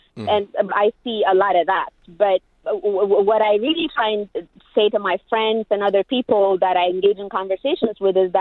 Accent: Ethiopia; I was born and raised in Ethiopia in a very strict Orthodox family.

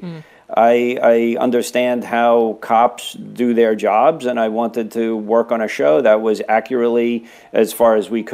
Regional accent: New York City, New York, United States; You know, I grew up in New York in the 70s, and, you know, the police were present.

